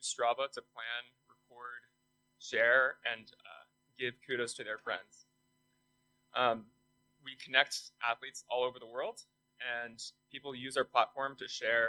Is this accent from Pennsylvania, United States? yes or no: no; San Francisco, California, United States; I come from San Francisco, and I also work on the Metro team.